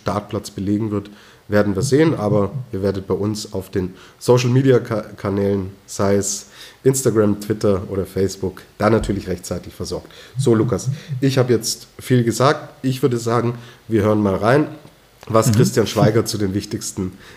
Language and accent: German; Rosenheim, Bavaria, Germany; ich komme aus Rosenheim, wir sind Risikogebiet